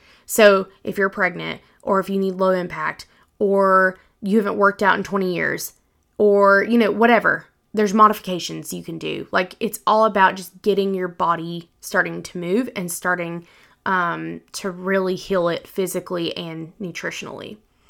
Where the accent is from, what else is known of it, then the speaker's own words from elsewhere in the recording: the South, United States; I was raised in the South and it wasn't exactly the cleanest of ingredients, okay?